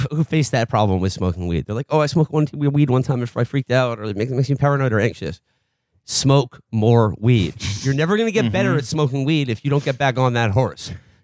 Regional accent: New York, United States; even as a New Yorker, I got to give it up to Big Poppy and his wonderful blunts.

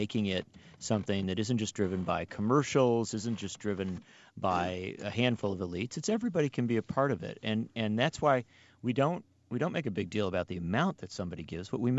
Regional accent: Wisconsin, United States; It's a lot like my home state of Wisconsin.

